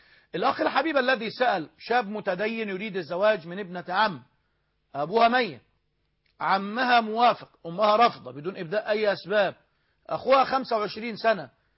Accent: Egypt

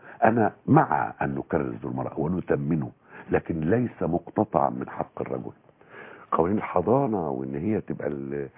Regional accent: Upper Egypt, Egypt; المرأة عندنا في الصعيد

